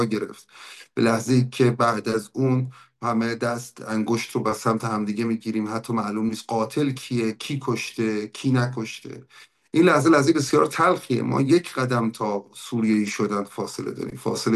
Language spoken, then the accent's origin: Persian; Iran; من که به عنوان یه ایرانی واقعا از خدا میخوام